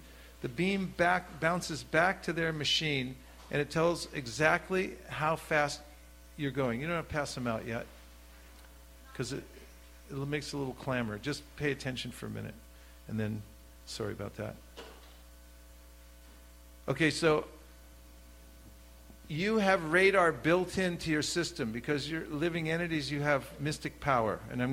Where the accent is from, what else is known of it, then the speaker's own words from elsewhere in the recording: California, United States; I just ask, tell them where I'm from, give disclosure, and then say, where are you from? So California, where are you from?